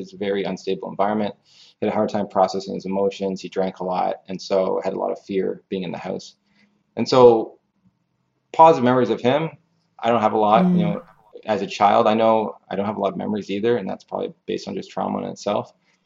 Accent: Canada; because I'm from Canada.

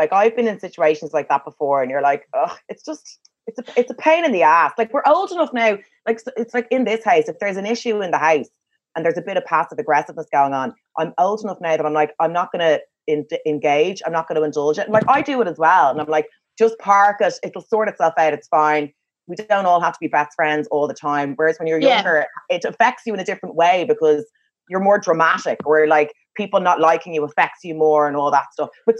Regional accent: Ireland; I'm Irish, so I'm like

